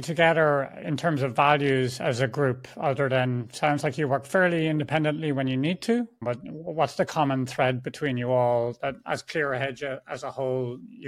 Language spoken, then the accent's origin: English; Ireland; moved away; I always felt like I'm Irish. I spent a lot of time outside of Ireland, but there's a certain feeling when I go home to Ireland